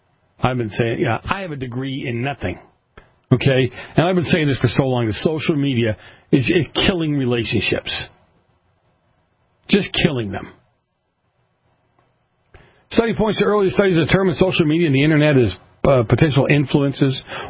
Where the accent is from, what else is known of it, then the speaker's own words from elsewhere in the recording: Boston, Massachusetts, United States; I mean, I grew up in Boston.